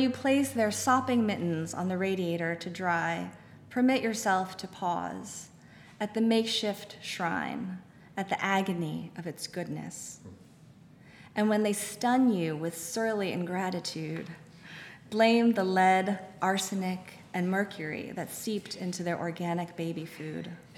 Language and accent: English; New Jersey, United States; the neighborhood that I grew up in, the development that I grew up in South Jersey, all the streets were named after poets